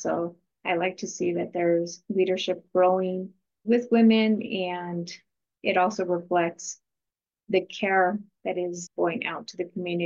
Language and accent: English; Santa Fe, New Mexico, United States; so being from New Mexico, I am from Santa Fe